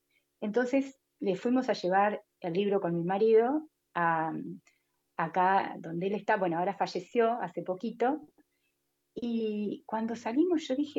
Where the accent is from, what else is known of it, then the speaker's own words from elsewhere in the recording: Argentina; el mensaje está caminando en diferentes países, en mi país, cuando yo no soy una persona que he viajado, que he salido, ¿me entendés?